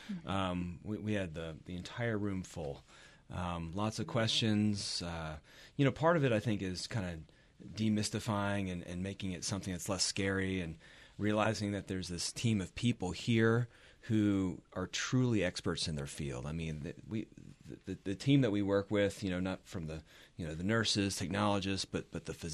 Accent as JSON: {"language": "English", "region": "Virginia", "country": "United States", "tie": "born or raised there", "said": "I'm a transplant, like a lot of people. I grew up in Virginia. I went to undergrad, med school there."}